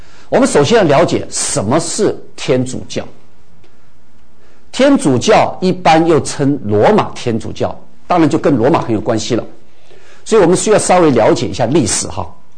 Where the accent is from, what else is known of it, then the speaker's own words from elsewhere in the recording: Taiwan; 其实我现在已经尽量不讲台语了哈